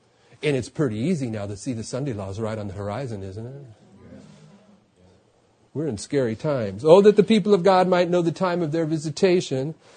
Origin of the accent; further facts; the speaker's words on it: California, United States; And, you know, I'm from California.